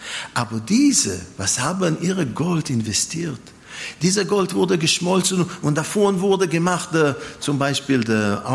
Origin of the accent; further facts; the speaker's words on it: Israel; now in Germany; Ich komme zwar aus Israel, aber in Deutschland versuche ich, deutsch zu sein.